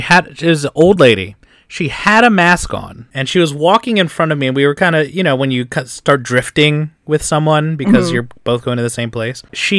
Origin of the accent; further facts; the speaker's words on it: Philadelphia, Pennsylvania, United States; But no, I grew up in North Philly.